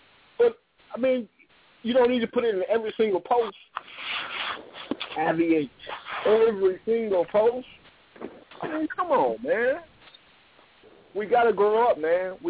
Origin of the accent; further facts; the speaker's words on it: Gary, Indiana, United States; now in Brooklyn Center, United States; I'm from Gary, and I was born and raised in Gary, Indiana. But now, I live in Brooklyn Center, Minnesota.